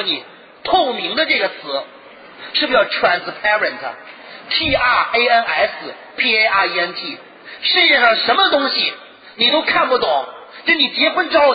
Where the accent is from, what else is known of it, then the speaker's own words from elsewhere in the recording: Northwest China, China; 我是西北人